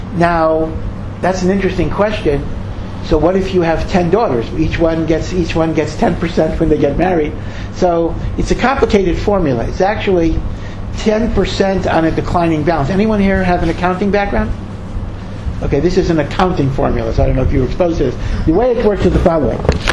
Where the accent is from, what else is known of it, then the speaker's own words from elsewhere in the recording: Hartford, Connecticut, United States; I grew up in Hartford, Connecticut, if you know New England